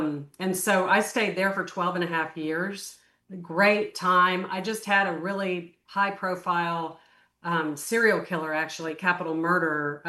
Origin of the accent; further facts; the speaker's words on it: Waco, Texas, United States; now in Houston, United States; I grew up in Waco.